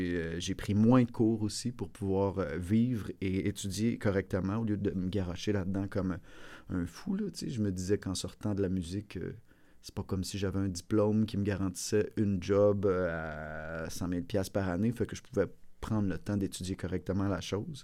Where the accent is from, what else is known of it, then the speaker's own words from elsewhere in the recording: Sainte-Foy, Quebec, Canada; Je viens de la très belle ville de Québec. Je suis né à Sainte-Foy, dans la petite banlieue québécoise, et puis j'ai grandi là. Ensuite de ça, j'ai habité un certain nombre d'années dans le centre-ville de Québec, là, dans le quartier Saint-Jean-Baptiste.